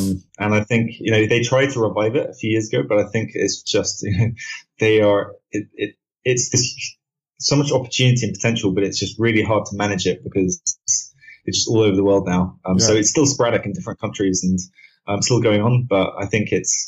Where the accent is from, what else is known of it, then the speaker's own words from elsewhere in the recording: London, United Kingdom; I'm from London, actually.